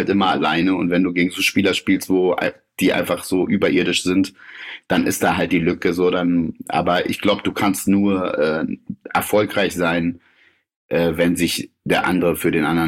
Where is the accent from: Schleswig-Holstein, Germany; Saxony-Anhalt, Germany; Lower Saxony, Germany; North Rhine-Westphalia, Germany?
Lower Saxony, Germany; Bad Pyrmont; Ausländerkind einfach aufwächst, so. Außer du hast wirklich einen geilen Verein in deiner Stadt, so, ne? Bei uns in Bad Pyrmont